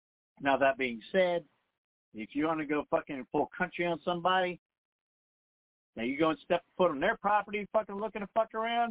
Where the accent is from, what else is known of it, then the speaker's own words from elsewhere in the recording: Dayton, Ohio, United States; especially in my case, where I grew up in East Dayton